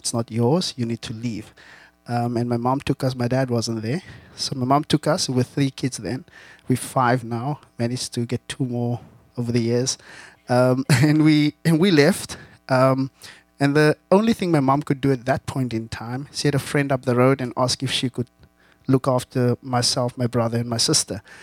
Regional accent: Cape Town, Western Cape, South Africa; born there; I was born in South Africa, in Cape Town, in the 70s, as you can see.

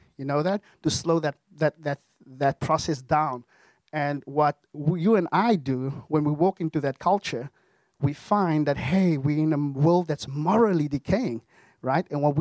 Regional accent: South Africa; now in United States; Now, food for me, I'm from South Africa.

